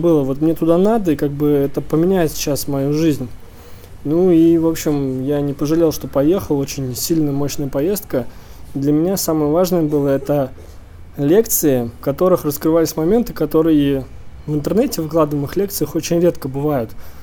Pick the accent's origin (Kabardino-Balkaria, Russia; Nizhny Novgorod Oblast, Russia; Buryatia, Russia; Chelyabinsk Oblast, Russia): Nizhny Novgorod Oblast, Russia; Nizhny Novgorod; я из Нижнего Новгорода.